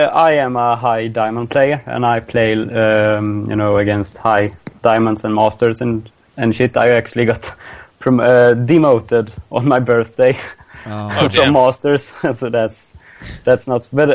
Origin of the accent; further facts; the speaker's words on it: Sweden; I'm from Sweden